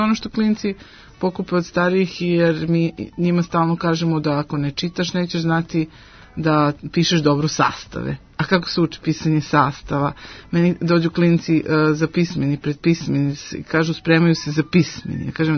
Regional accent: Serbia; ja sam Srpkinja

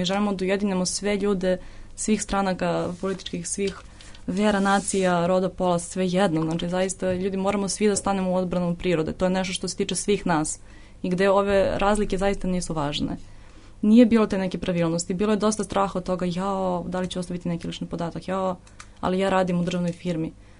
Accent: Pirot, Pirot District, Serbia; ja sam prva iz Pirota, ovde sam već skoro 10 godina

